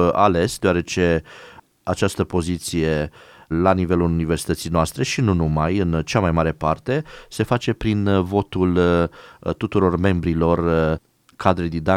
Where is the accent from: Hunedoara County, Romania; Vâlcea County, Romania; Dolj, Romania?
Hunedoara County, Romania; Orăștie; am continuat studiile la un liceu în Orăștie, de unde sunt eu.